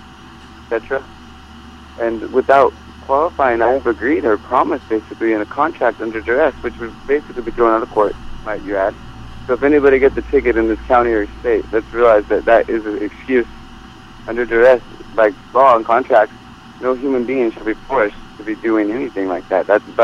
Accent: United States; which I am as an American

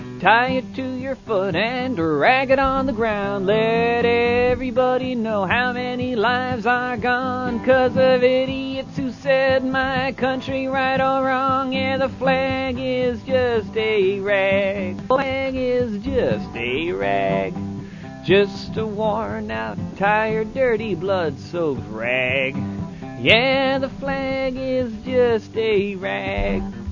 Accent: New England, United States; I guess I'm from New England, and I'm going, I don't know where I'm going.

